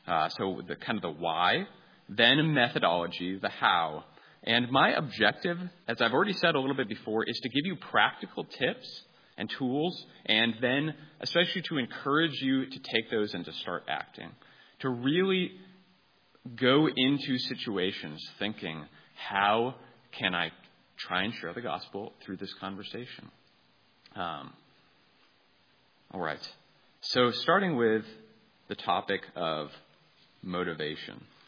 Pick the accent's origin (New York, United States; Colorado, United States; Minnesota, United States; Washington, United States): Washington, United States; Seattle; He was actually also a Seattle transplant, because I'm from Seattle.